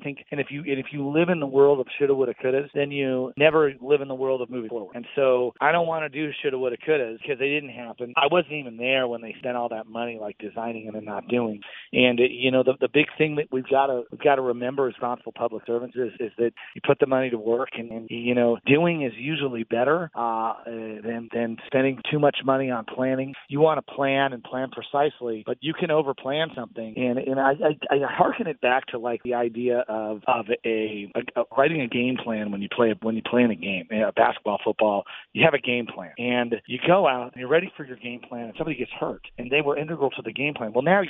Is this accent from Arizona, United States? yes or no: yes; Tucson, Arizona, United States; TCC was pretty brand new, and so growing up in Midtown, I was jealous of the teenagers who'd go to cool concerts, talk about how great the TCC was.